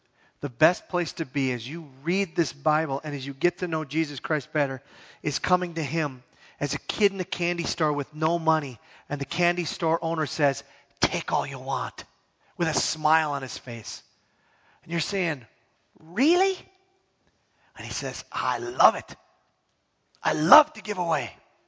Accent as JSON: {"language": "English", "country": "United States", "said": "I'm an American after all. We deserve that."}